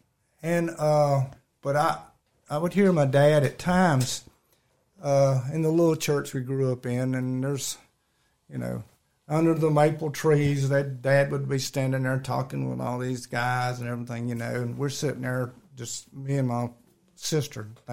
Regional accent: South Carolina, United States; He was quite an influence in the Baptist church that I grew up in South Carolina.

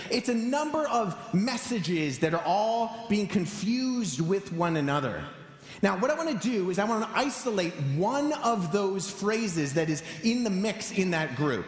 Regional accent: Canada; accent: Canadian; produced by my vocal cords and my throat and my tongue and my lips and my Canadian accent

